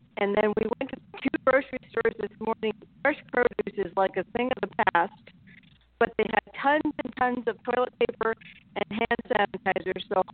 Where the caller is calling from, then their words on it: Idaho, United States; I'm from Idaho.